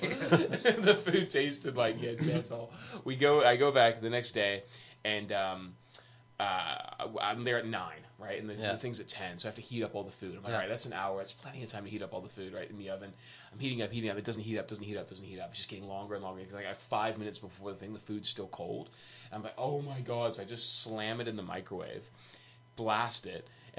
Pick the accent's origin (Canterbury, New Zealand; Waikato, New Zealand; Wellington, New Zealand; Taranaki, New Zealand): Wellington, New Zealand; also born or lived in United States; I grew up there. Yeah, I grew up there. Yeah, right. So I'm American, obviously, but my my parents moved there when I was like 9, and okay. So we just lived there for most of my life.